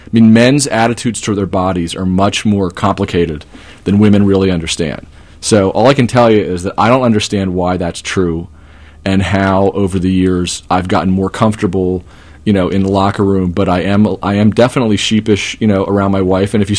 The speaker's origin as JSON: {"language": "English", "town": "Harrisburg", "region": "Pennsylvania", "country": "United States", "tie": "born or raised there", "said": "I grew up in Harrisburg in a Jewish community there"}